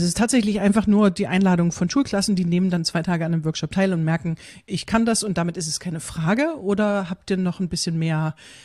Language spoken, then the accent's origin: German; Bitterfeld-Wolfen, Saxony-Anhalt, Germany; Jetzt komme ich aus Bitterfeld-Wolfen. Ich komme aus so einer Ecke, wo irgendwie alle Frauen der Generation meiner Mutter waren irgendwie Maschinenbauerinnen und Chemikerinnen und Fotografinnen und Programmiererinnen.